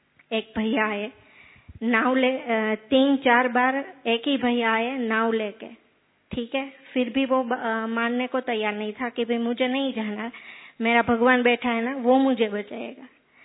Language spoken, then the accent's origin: Hindi; Rajkot, Gujarat, India; मैं राजकोट से हूँ, अवधपुरी रेखा दीदी के सेंटर से।